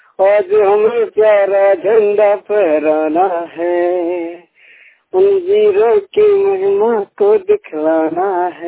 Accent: Deori, Madhya Pradesh, India; ग्राम देवरी तहसील उदयपुरा जिला रायसेन मध्य प्रदेश का मूल निवासी हूँ।

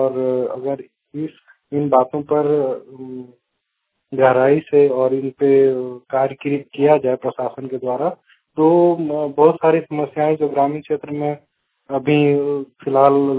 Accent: Babhani, Jharkhand, India; मेरा प्रखंड धनवार है और मेरा गांव बभनी है।

